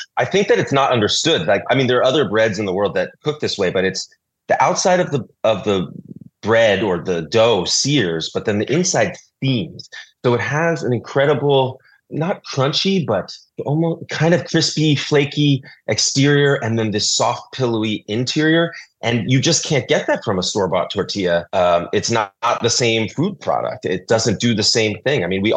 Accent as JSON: {"language": "English", "town": "Philadelphia", "region": "Pennsylvania", "country": "United States", "said": "I'm from Philadelphia."}